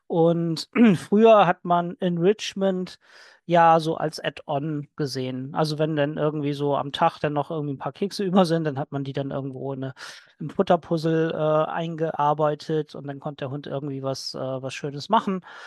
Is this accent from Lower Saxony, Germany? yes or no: yes; Lower Saxony, Germany; Ich komme aus der Nähe von Lüneburg